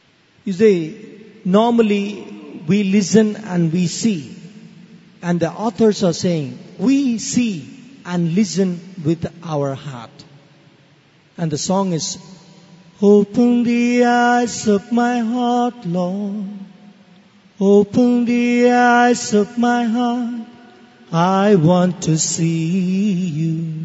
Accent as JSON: {"language": "English", "country": "India", "said": "In my tradition, I'm an Indian. My tradition is Shravana."}